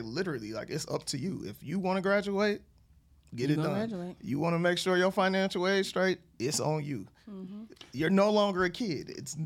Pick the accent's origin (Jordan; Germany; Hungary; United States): United States; Oakland, California; from California, where I'm from. He's from Richmond, I'm from Oakland.